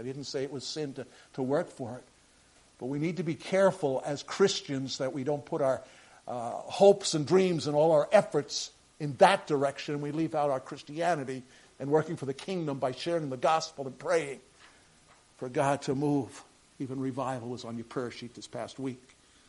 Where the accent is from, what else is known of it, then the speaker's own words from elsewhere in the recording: United States; Again, I am very American patriotic